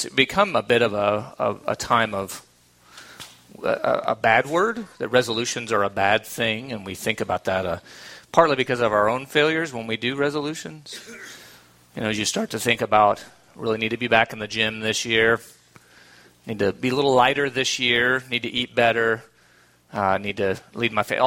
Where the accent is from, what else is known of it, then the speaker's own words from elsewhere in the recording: Florida, United States; but I grew up in South Florida and around a lot of orange groves and a lot of cattle. There's at least as many rednecks in Florida as there are anywhere else in the United States.